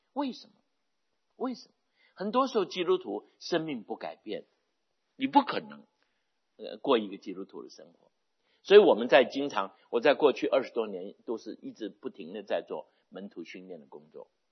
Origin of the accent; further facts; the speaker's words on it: China; 但是我们中国人比较节省